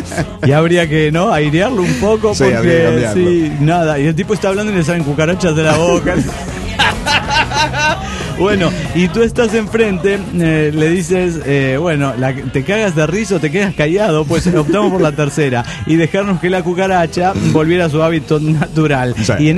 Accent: Cochabamba, Bolivia; de Cochabamba, Bolivia.

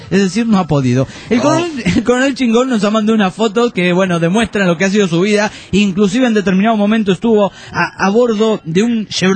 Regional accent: Segovia, Castile and León, Spain; de Segovia, España.

